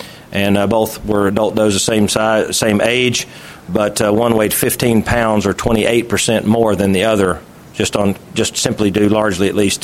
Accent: Georgia, United States; our rifle season in my home state starts in mid-October and runs through mid-January, nonstop rifle. I got 10 doe tags in my pocket and 2 buck tags in my pocket. 335,000 deer hunters get 12 deer bag limit, state of Georgia.

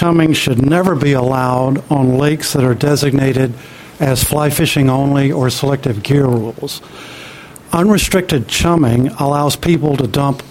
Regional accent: Granite Falls, United States; from Granite Falls.

